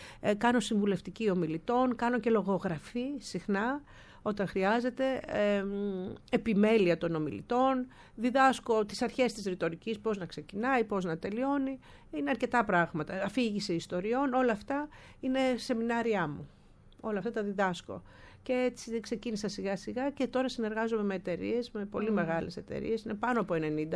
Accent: Karditsa, Thessaly, Greece; moved away as an adult; Γεννήθηκα και μεγάλωσα στην Καρδίτσα ως 18 χρονών, ποντιακή οικογένεια, η μόνη ποντιακή οικογένεια της Καρδίτσας.

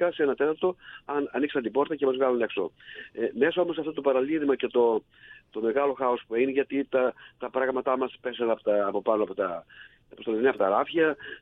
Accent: Thessaloniki, Central Macedonia, Greece; Εγώ είμαι από Θεσσαλονίκη

